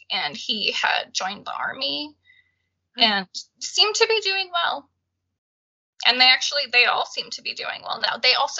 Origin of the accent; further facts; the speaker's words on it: Minnesota, United States; I grew up in Minnesota and they were just right across the border in Wisconsin.